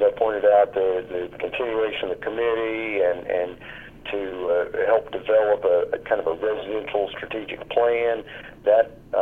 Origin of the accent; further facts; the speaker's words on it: North Carolina, United States; You know, for example, in my home state of North Carolina